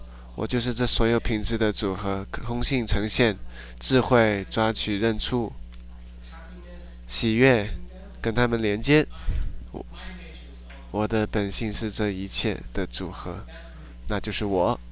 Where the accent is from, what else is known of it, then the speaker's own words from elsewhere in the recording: Germany; accent: German; Chinese is a second language; 就是我这个德国口音，超级酷